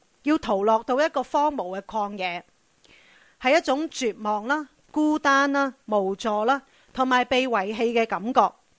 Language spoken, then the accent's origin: Cantonese; China; 同埋我哋都係中国人啦，我哋又唔係特别高啦